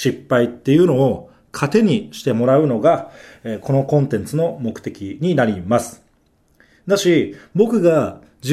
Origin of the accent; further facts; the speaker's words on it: Fukuoka, Japan; 僕は、18歳まで、生まれ育った福岡県で生活をしていたんですけど、